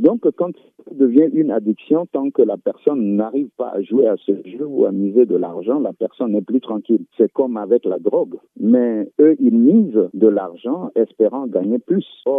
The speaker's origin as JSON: {"language": "French", "country": "Central African Republic", "said": "Alors, chez nous, en Afrique, notamment en Centrafrique, on parlait de mbadi ou mbadi."}